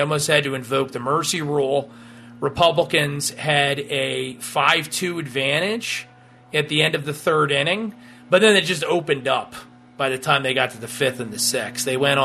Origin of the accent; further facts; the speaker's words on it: New Jersey, United States; if you live, for example, in my home state of New Jersey